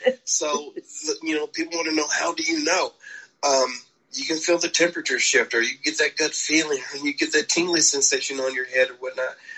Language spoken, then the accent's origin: English; Kentucky, United States; But I also experienced that it is very much in my home state of Kentucky.